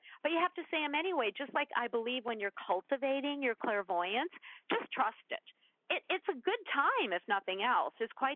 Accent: Minnesota, United States; I'm Minnesotan. We don't eat kumquats.

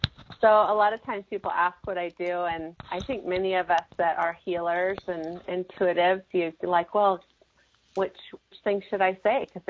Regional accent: Seattle, Washington, United States; now in Utah, United States; I'm a Seattle girl at heart

